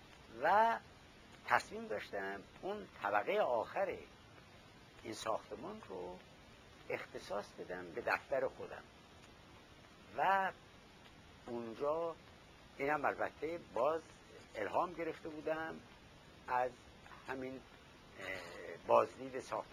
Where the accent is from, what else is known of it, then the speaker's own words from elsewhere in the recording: Iran; moved away; روزی که من از ایران بیرون آمدم بعد از انقلاب